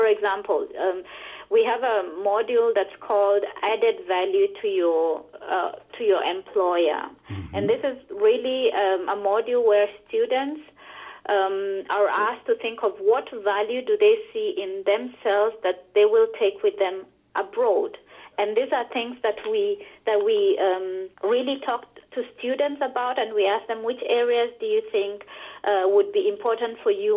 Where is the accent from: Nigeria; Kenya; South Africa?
Kenya; I, as a Kenyan